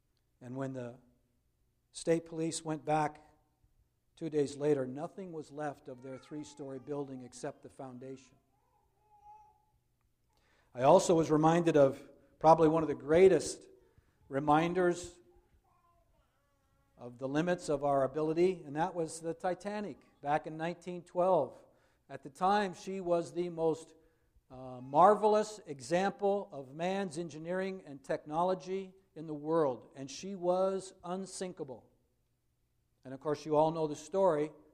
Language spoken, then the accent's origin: English; Portland, Oregon, United States; My hometown, many of you know, is Portland, Oregon.